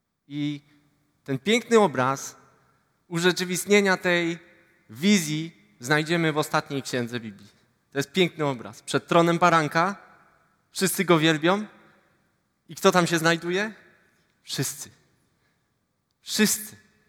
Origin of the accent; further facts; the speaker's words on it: Ustroń, Silesian Voivodeship, Poland; Później studia na WF-ie w Katowicach, bo pochodzę z Ustronia.